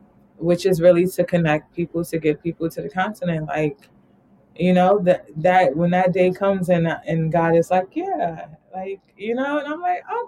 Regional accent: New York, United States; born there; And so I'm of Caribbean, I'm of Jamaican descent, but I was born in America. I was born in New York.

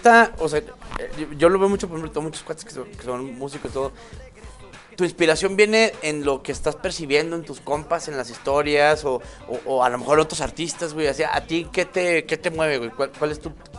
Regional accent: Chihuahua, Mexico; Creo que a los norteños nos pasa eso, güey. Porque yo soy de Chihuahua, tú eres de Hermosillo.

